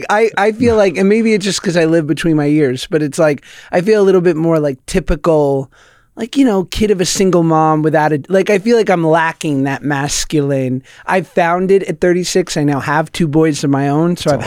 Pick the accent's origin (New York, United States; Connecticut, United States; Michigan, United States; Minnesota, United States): New York, United States; New York City; I grew up in the city in Manhattan, and single mom.